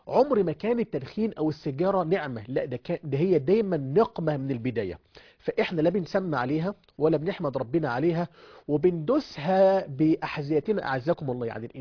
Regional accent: Egypt; احنا كمصريين

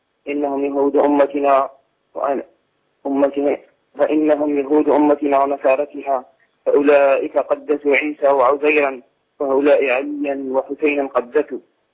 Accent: Algeria; من الجزائر.

